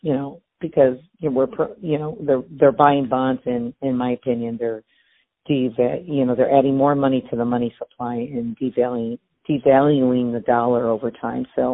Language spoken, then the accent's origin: English; Detroit, Michigan, United States; now in California, United States; I'm from Detroit and I moved to California with a couple thousand dollars.